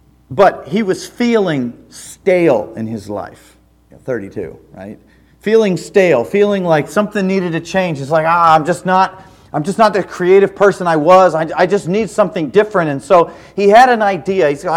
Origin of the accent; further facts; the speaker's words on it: Midwest, United States; I grew up in the Midwest, and we had some sand, but I did not know.